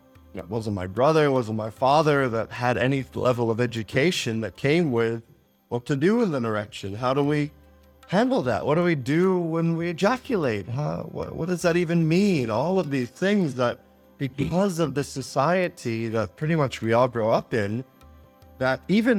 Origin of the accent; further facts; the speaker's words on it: Boston, Massachusetts, United States; growing up in, I grew up outside of Boston